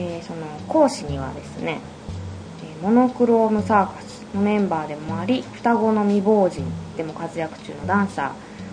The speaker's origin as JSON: {"language": "Japanese", "town": "Oe", "region": "Kyoto", "country": "Japan", "said": "もうね、私個人的にその大江出身なもので、"}